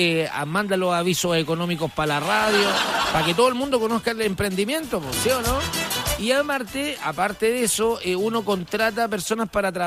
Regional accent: Chile; como somos chilenos, siempre le doblamos la mano al destino

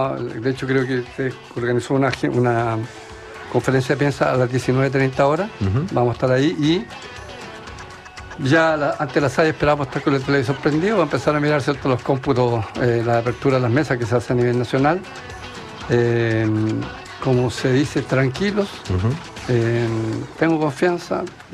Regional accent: Chile; Ese es por lo menos mi sueño como chileno.

